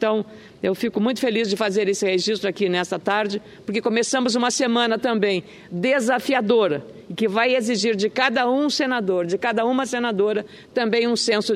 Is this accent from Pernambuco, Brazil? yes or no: no; Rio Grande do Sul, Brazil; Então, eu, como gaúcha